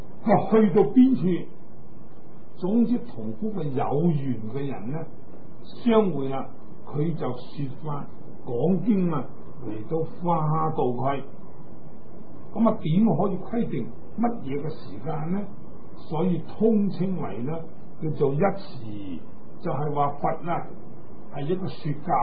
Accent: Hong Kong; 我哋香港人中午十二点，实际上美国啊，以夏威夷咁近嚟讲咧，都已经系下午六点噶啦。

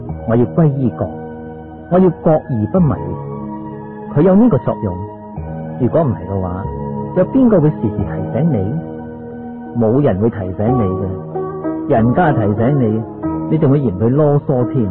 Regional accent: China; 好像我们中国人没有忘记祖先一样。

